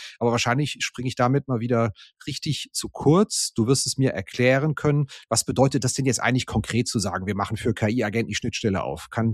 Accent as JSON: {"language": "German", "town": "Frankfurt", "region": "Hesse", "country": "Germany", "said": "Als Frankfurter wusste ich das offen gestanden gar nicht."}